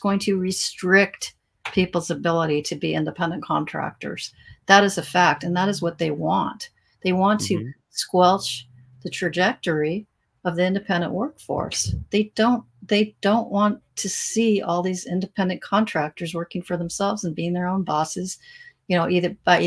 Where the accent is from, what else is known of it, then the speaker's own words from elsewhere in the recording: California, United States; I'm from California. I have a very different viewpoint.